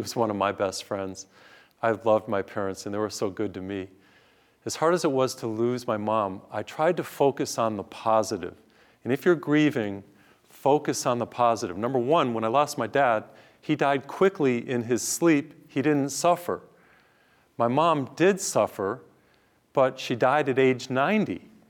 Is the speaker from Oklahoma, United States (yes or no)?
no; Massachusetts, United States; I grew up in Massachusetts, and in Massachusetts we would have harsh winters, very cold